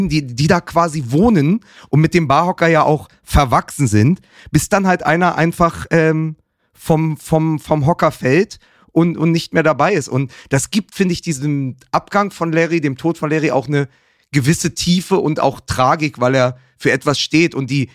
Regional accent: Berlin, Germany; ich wohne im Wedding als Berliner

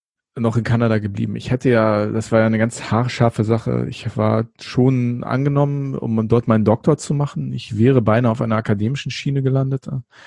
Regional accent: Burgwedel, Lower Saxony, Germany; Ich bin in Burgwedel bei Hannover aufgewachsen.

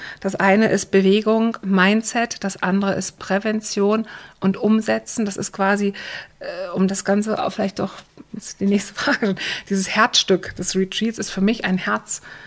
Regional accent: Germany; also born or lived in Switzerland; Und ich bin in der Schweiz geboren und bin quer durch Deutschland gezogen mit meinen Eltern.

